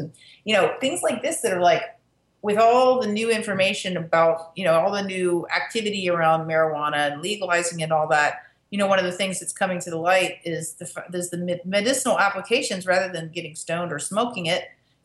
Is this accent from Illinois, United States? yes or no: no; Virginia, United States; In Virginia. Okay. So we started young back there, you know.